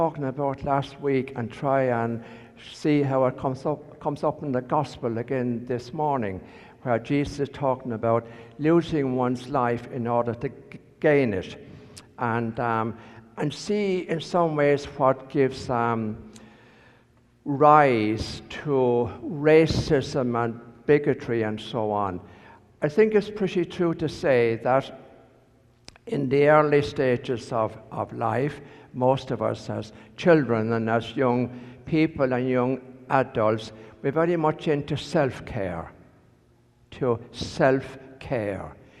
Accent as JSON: {"language": "English", "country": "Ireland", "tie": "born or raised there", "said": "when I was young, growing up in Ireland, I was absolutely convinced, and so was everybody else, my family and everybody I knew, that as Catholics, we were the only ones that had a chance of going to heaven."}